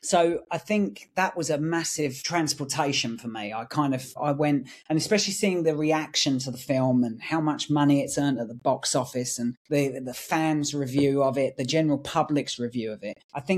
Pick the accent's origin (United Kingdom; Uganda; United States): United Kingdom; Isle of Sheppey, South East England; now in Deal, United Kingdom; I live in Deal. I grew up on the Isle of Sheppey, so I'm Kent born and bred.